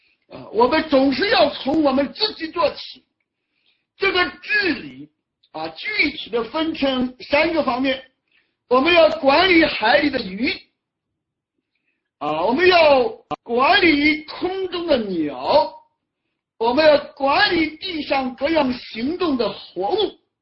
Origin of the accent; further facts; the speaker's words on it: China; 所以我们中国人呢，往往每个人工作的时候都像一条龙啊，但是大家聚在一起工作的时候是一篓子螃蟹啊